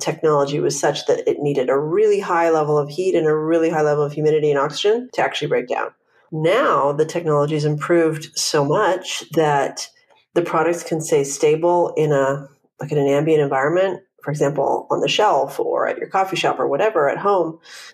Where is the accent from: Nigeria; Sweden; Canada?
Canada; Vancouver, British Columbia; now in Los Angeles, United States; I'm from Vancouver, Canada, but I've been in LA but more than 12 years now.